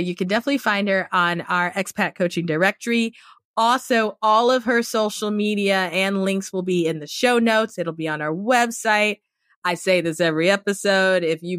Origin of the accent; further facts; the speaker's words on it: Cameroon; I grew up in Cameroon in West Africa, so rainy season don't do anything for me.